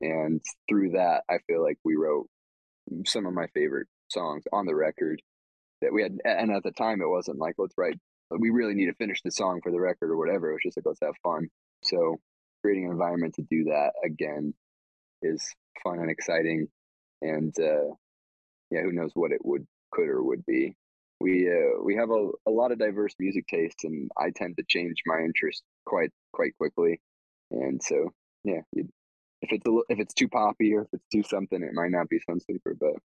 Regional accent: California, United States; I'm originally from Ventura County, and my aunt lives in San Diego, so I'm like

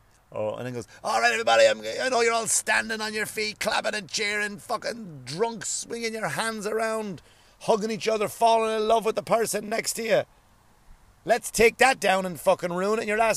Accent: Ireland; it's okay for me because I'm from Ireland, and I guess I do have an appreciation of my country, my culture

